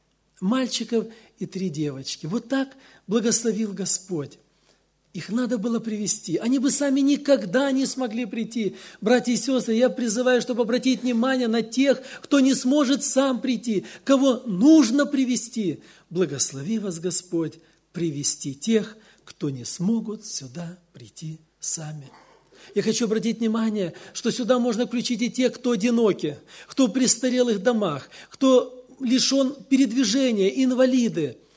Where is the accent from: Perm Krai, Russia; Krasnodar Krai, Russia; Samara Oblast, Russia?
Krasnodar Krai, Russia; Kurganinsk; Я приехал из России, город Курганинск, Краснодарский край, там совершаю служение.